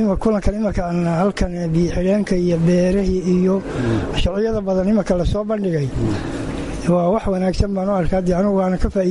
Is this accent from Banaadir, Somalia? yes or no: yes; Bondhere, Banaadir, Somalia; waxaan ka imid degmada boondaran ka imid